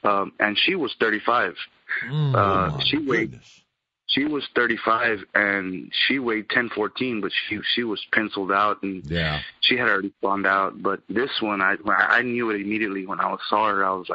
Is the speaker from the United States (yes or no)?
yes; Harlingen, Texas, United States; I've been fishing, and I've born and raised in Harlingen.